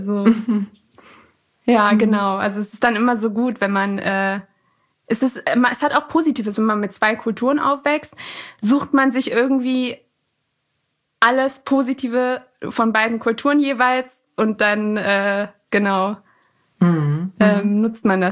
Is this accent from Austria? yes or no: no; Iran; ich bin Iranerin